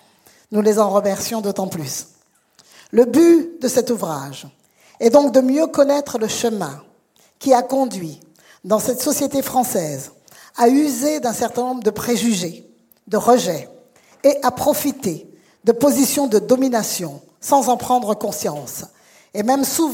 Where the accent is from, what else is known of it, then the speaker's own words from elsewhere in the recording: Guadeloupe; comme on dit en créole, chez nous, en Guadeloupe